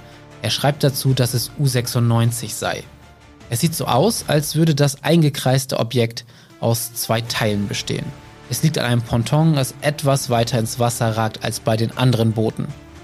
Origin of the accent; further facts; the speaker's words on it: Wilhelmshaven, Lower Saxony, Germany; born there; dass es Überreste davon in Wilhelmshaven, meiner Geburtsstadt, gibt.